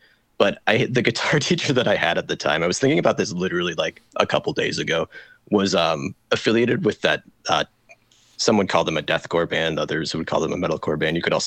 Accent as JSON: {"language": "English", "region": "Illinois", "country": "United States", "tie": "born or raised there", "said": "growing up in Northern Illinois, and like I must have started taking lessons probably when I was 10, so like 2005-ish."}